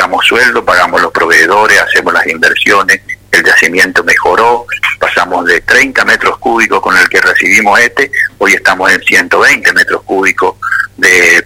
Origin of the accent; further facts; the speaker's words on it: Argentina; Yo me siento menospreciado como argentino cuando escucho eso.